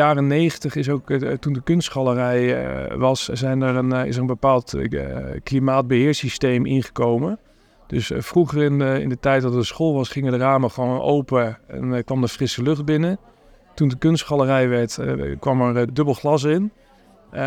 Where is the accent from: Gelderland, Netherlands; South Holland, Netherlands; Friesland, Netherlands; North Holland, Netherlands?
Gelderland, Netherlands; Arnhem; En ik ben een geboren en getogen Arnhemmer